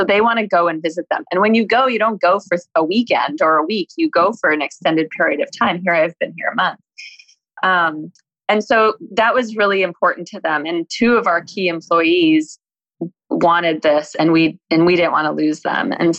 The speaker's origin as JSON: {"language": "English", "region": "Midwest", "country": "United States", "said": "My dad, I'm from the Midwest. My dad taught me to save and have a nest egg."}